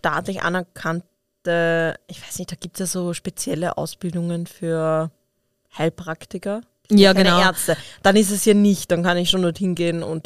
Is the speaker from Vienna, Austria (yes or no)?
yes; Vienna, Austria; ich bin Wienerin.